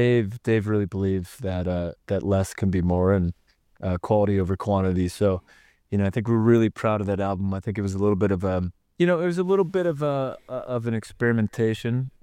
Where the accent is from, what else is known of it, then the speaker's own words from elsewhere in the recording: Arizona, United States; you know, and my family's honky tonk out in the ranch where I grew up in Arizona.